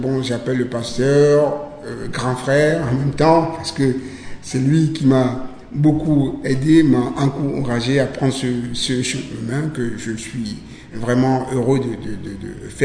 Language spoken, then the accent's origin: French; Benin; moi, je viens du Bénin. Je viens du Bénin, je suis d'origine béninoise.